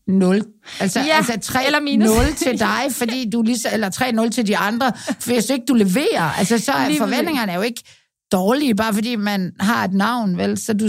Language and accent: Danish; Jutland, Denmark; fordi jeg er jyde